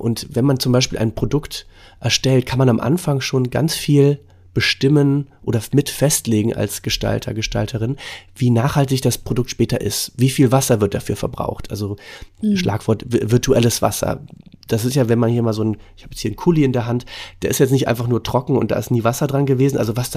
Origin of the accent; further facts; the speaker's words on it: Cologne, North Rhine-Westphalia, Germany; als Kölner